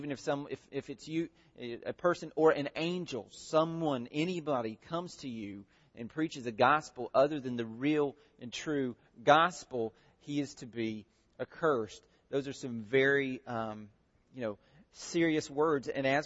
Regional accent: Southern United States, United States; growing up in the Bible Belt, there's not that many, not as many Mormons live here as they do out west.

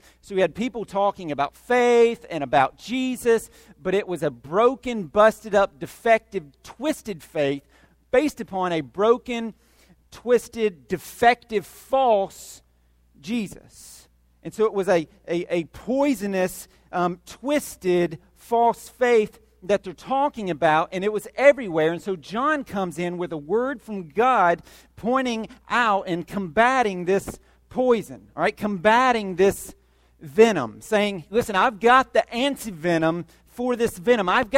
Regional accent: Georgia, United States; But I grew up in Georgia.

